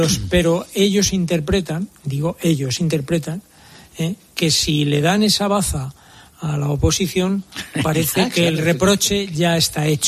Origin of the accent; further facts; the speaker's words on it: Madrid, Community of Madrid, Spain; yo como madrileño me siento mal